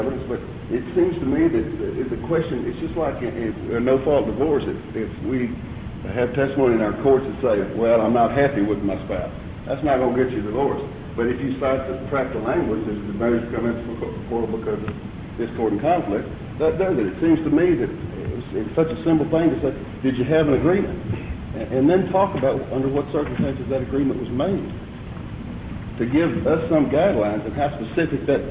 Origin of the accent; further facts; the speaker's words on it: United States; I'm from Grayson County.